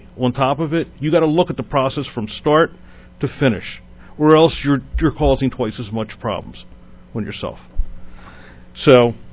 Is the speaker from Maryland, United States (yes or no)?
yes; Baltimore, Maryland, United States; growing up in Baltimore, we have like some of the, our access to care is fabulous.